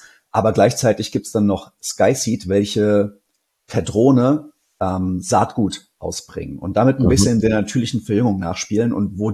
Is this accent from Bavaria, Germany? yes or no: yes; Bavaria, Germany; Also ich komme aus Unterfranken, da hast du diese 1 Meter breiten und 100 Meter langen Flurstücke